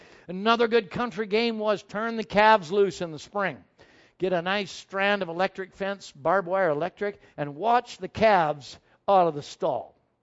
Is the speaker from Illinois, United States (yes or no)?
no; Wisconsin, United States; Now, I grew up on a farm, and I grew up in the Midwest in Wisconsin where we had snow in the winter, and we used to keep our cows inside.